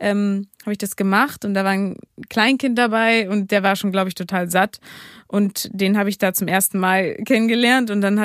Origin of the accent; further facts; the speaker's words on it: Hamburg, Germany; auch als Hamburgerin natürlich wichtig.